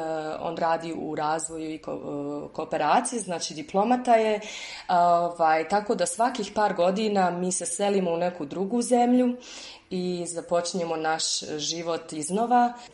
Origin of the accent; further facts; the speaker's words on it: Bosnia & Herzegovina; now in Antananarivo, Madagascar; imam 39 godina, dolazim iz Bosne i Hercegovine, a trenutno živim u ekspatriaciji već neke 2,5 godine u Antananarivu, glavnom gradu Madagaskara.